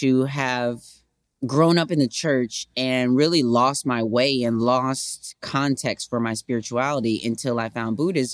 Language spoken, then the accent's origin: English; Racine, Wisconsin, United States; I grew up in Racine, Wisconsin, first of all. And which was just a hop, skip, and a jump from Milwaukee.